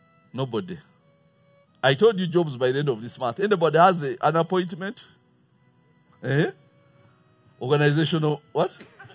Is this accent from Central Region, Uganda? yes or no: no; Western Region, Uganda; Then what shocked me is she learned that I'm from Bunyoro.